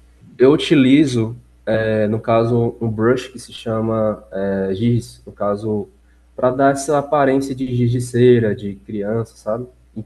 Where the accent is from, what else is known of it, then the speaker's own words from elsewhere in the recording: Fortaleza, Ceará, Brazil; Eu sou de Fortaleza, Ceará, nascido aqui, criado aqui, ainda resido aqui.